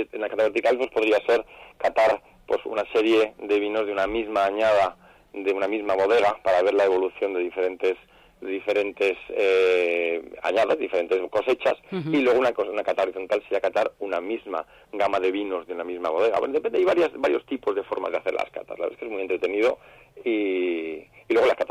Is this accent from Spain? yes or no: yes; Logroño, La Rioja, Spain; yo soy de Logroño, pero ya digo que estoy, vamos, movilidad completa